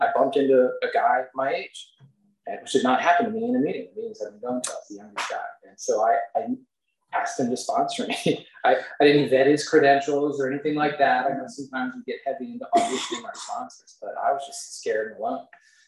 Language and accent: English; Maine, United States; And I grew up in Maine. My college was in New York State.